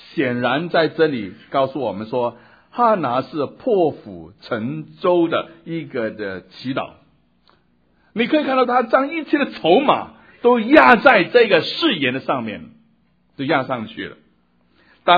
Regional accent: China; accent: Cantonese; first language Cantonese; Chinese is a second language

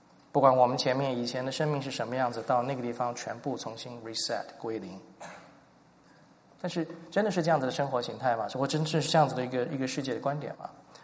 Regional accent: Taiwan

